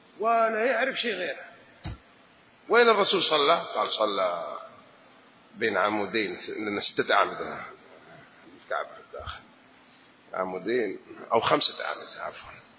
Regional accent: Saudi Arabia; أنت من مصر، أنت من الشام، أنا من السعودية

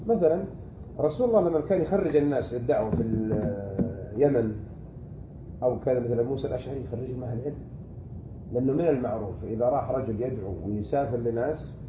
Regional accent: Saudi Arabia; جماعة طبعا في عندنا في السعودية إخوان

